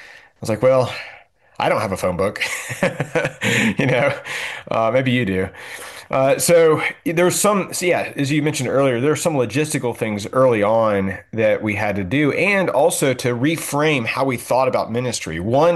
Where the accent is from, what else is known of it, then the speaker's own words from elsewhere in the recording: Signal Mountain, Tennessee, United States; also born or lived in Atlanta; So I grew up on Signal Mountain in Tennessee, and I moved away for 12 years. And then I was serving at a church in Atlanta in 2008, 2011, 12, early 12.